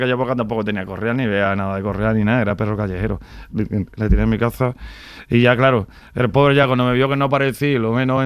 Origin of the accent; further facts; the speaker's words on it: Jerez de la Frontera, Andalusia, Spain; Eso viene de Jerez, de mi tierra